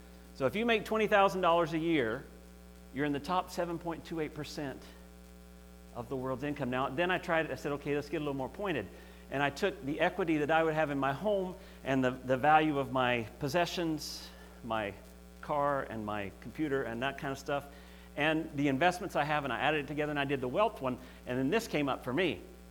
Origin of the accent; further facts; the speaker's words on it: Canada; And that's where I get convicted as a Canadian and you know, from the world standpoint, a very wealthy Canadian